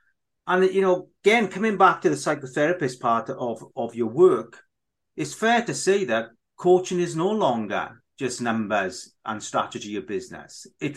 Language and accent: English; Wales, United Kingdom; It's because I'm Welsh speaking also. We do see letters in a different way, you know, we really do.